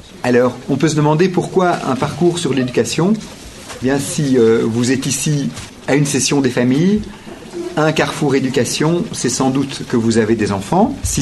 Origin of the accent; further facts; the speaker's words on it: Belgium; nous venons de Belgique